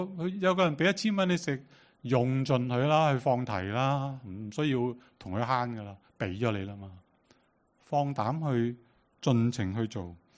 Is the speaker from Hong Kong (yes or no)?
yes; Hong Kong; 我们香港人是不是外邦人？在种族上是啦，即是我们不是犹太人，在种族上叫外邦人。